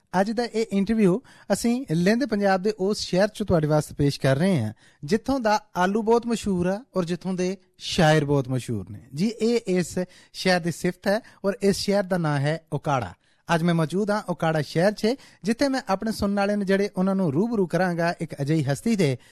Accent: Punjab, Pakistan; ਅਸੀਂ ਲਹਿੰਦੇ ਪੰਜਾਬ ਦੇ ਵਾਸੀ ਜਾਂ ਤਗੜੇ ਪੰਜਾਬੀ ਆ ਜਿਹੜੇ

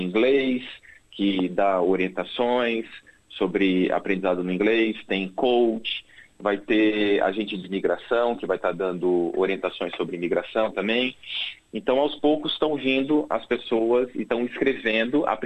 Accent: Brazil; now in Melbourne, Australia; nós dois somos brasileiros, somos estudantes internacionais aqui na cidade de Melbourne

